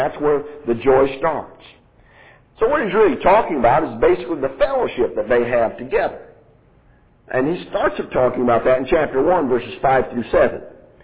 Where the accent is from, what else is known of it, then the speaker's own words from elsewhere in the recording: Tennessee, United States; We're all from Tennessee, and we're all UT fans, and we all love the Chicago Bears.